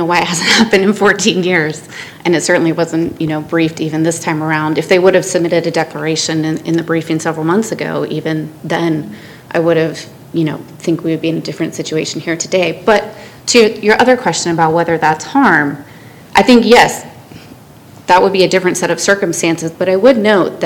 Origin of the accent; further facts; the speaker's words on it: Middletown, United States; I grew up in Middletown, so it's nice to be able to see some family on my trip back.